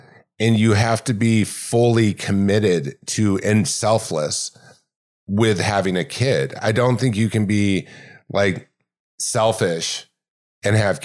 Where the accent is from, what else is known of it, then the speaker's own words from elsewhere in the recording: Laguna Hills, California, United States; also born or lived in Long Beach; No, where I was born, Long Beach, California. I grew up in Laguna Hills, California.